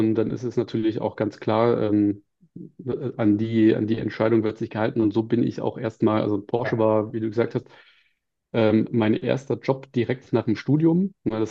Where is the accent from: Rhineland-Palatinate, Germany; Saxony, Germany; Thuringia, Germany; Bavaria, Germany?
Thuringia, Germany; Erfurt; Wir sind beide in Erfurt aufgewachsen